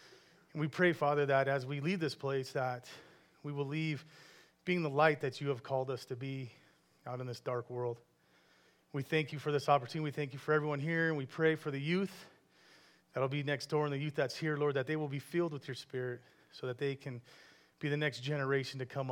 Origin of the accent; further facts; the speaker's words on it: Lakeside, Arizona, United States; I grew up here in Lakeside, and then I had the opportunity to travel around, so I did attend Blue Ridge High School.